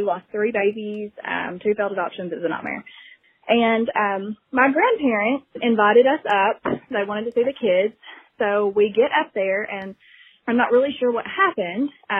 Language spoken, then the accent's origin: English; Murfreesboro, Tennessee, United States; I'm from Murfreesboro, Tennessee.